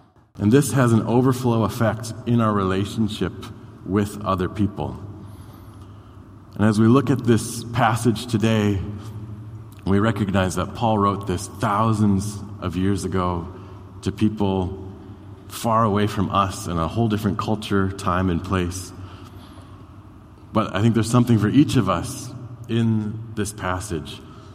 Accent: Brooklyn Center, Minnesota, United States; Now, I grew up in Brooklyn Center, and growing up where I did, I didn't have a lot of exposure to things of agriculture.

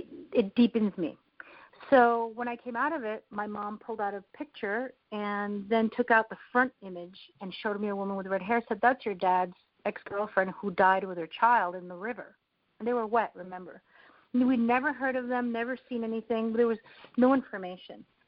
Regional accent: Argentina; we're South American, we're from Argentina, and also part indigenous from Argentina and then part Italian from Spain and other countries and other places, right?

